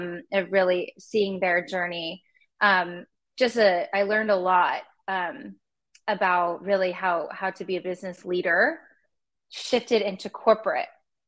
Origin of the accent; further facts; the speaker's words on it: Los Angeles, California, United States; I grew up in California, in Los Angeles